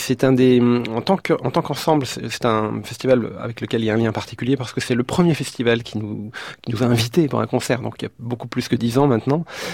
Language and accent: French; Bourgogne-Franche-Comté, France; born there; c'est ma région, c'est ma ville natale, pas Semur en Auxois, mais juste à côté.